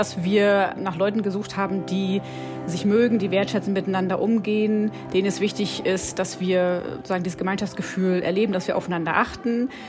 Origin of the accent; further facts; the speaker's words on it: Güstrow, Mecklenburg-Vorpommern, Germany; Tatsächlich komme ich ja aus Güstrow, war 20 Jahre hier, war dann 20 Jahre weg